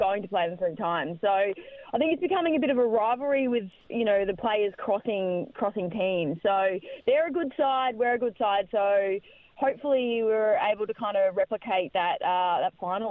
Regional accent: Ballarat, Victoria, Australia; I'm originally from Ballarat. Even though I live up north, I'm from Ballarat.

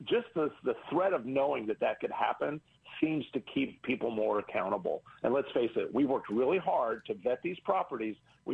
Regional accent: Kansas City, United States; like I'm from Kansas City. So let's just talk about that.

